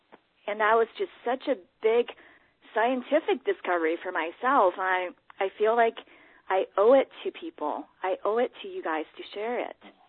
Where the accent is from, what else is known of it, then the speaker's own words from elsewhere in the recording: China; now in United States; I started as an artist growing up in China, and moving to the U.S., I realized